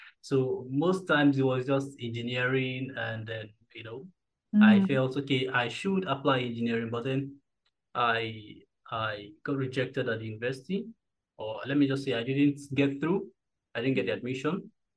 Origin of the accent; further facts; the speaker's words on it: Kaduna State, Nigeria; also born or lived in Anambra State; I happen to be the first in a family of 5 children. And I grew up in Kaduna State, Nigeria. I did my nursery school, primary school, my school. Then Kaduna